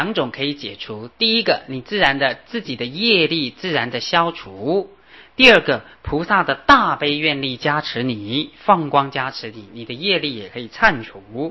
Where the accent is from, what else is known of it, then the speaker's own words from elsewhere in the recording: China; 那它比我们汉地的闭关还严格，我自己参加过。一般我们中国人哈，闭关就禁语很好，对不对？